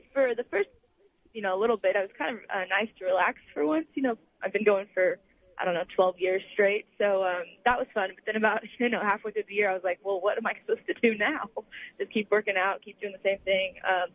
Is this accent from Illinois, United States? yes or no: yes; Effingham, Illinois, United States; I grew up in Effingham, just down the road, not too far. Lived there for the first 18 years, and then I went to school down at Baylor, down in Texas.